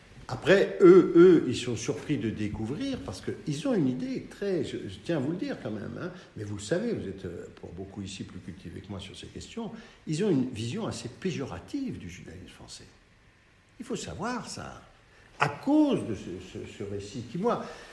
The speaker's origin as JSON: {"language": "French", "country": "France", "said": "Moi, je suis français, citoyen français, c'est pas de problème."}